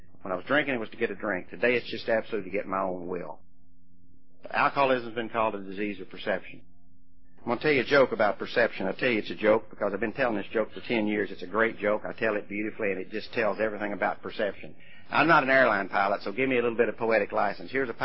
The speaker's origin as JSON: {"language": "English", "town": "Mayfield", "country": "United States", "tie": "born or raised there", "said": "I was born and raised in Mayfield, a little town not too far from here, as you well know."}